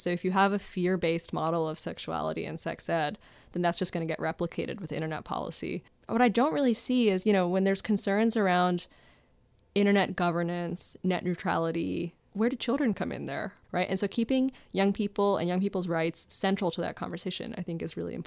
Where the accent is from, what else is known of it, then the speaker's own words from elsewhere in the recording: Maryland, United States; and I grew up in Maryland, which I think has more comprehensive sex ed programming than other states.